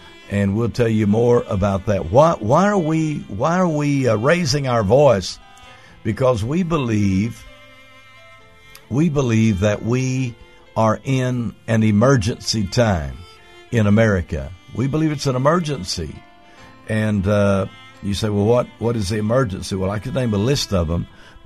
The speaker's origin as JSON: {"language": "English", "town": "Comanche", "country": "United States", "tie": "born or raised there", "said": "Dr. Larry Martin and I were going to the church that we grew up in Comanche"}